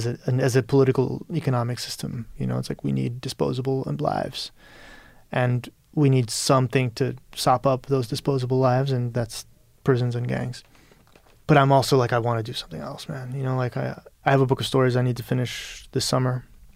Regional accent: Birmingham, Alabama, United States; the fact that I grew up in Birmingham, Alabama

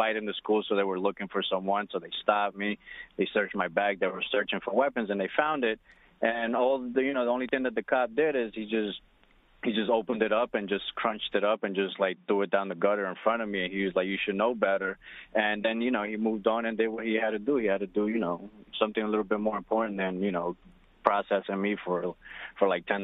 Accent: New York, United States; I'm from Long Island, and, you know, everybody, you know, used to do it every once in a while.

